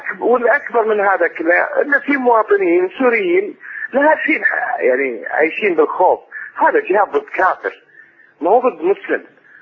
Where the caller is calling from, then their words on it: Saudi Arabia; طال عمرك، أتحدث من السعودية، من المملكة العربية السعودية.